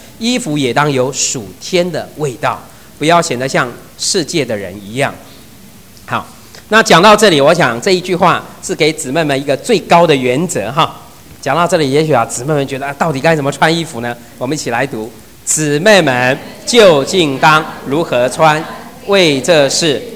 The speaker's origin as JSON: {"language": "Chinese", "country": "China", "said": "这个我们中国人又有一句话说什么呢？"}